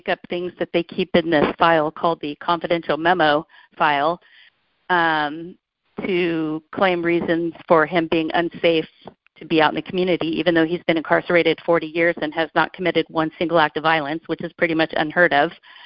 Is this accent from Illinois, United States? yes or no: no; California, United States; I'm from California.